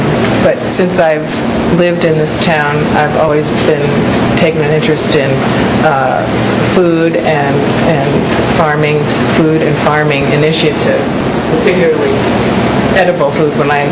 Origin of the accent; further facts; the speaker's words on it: East Coast, United States; I came from the East Coast, where there's one just about on every corner.